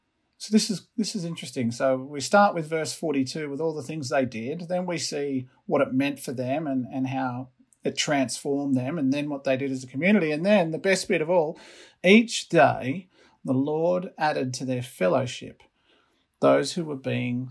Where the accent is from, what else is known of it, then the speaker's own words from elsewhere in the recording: Blue Mountains, New South Wales, Australia; I grew up in the Blue Mountains, so it's not the country or the city.